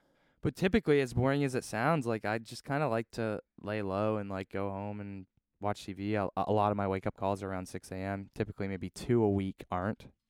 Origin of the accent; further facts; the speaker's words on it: Canada; everyone thinks on tour I have a weird accent because I'm Canadian. So sometimes it's confused with Australian.